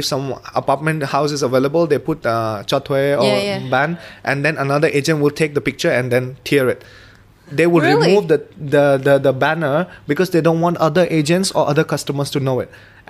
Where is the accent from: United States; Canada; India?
India; moved away; Because I came from India where the market was a little bit more evolved